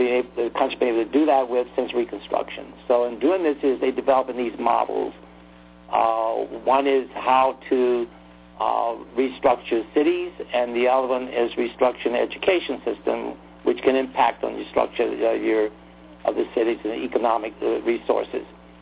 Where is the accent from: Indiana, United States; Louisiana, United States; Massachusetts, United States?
Louisiana, United States; Shreveport; I'm raised about outside of Shreveport